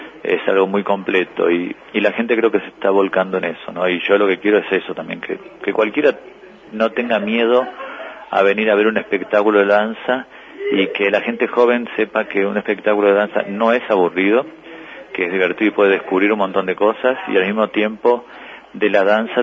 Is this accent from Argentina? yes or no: yes; Argentina; now in Uruguay; Como muchos argentinos, felices, tranquilos, disfrutando de la calidad de vida